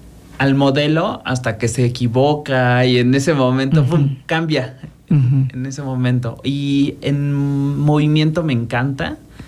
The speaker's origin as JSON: {"language": "Spanish", "region": "Morelos", "country": "Mexico", "tie": "born or raised there", "also_born_or_lived": "Mexico City", "said": "O sea, creo que soy todo morelense excepto donde nací, en la Ciudad de México."}